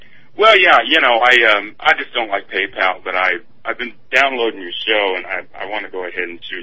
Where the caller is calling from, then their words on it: Las Vegas, Nevada, United States; I'm calling from Las Vegas, Nevada